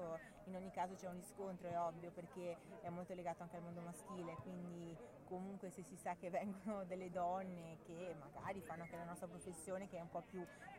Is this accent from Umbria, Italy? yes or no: no; Venice, Veneto, Italy; io sono di un'isola di Venezia, no? Sono veneziana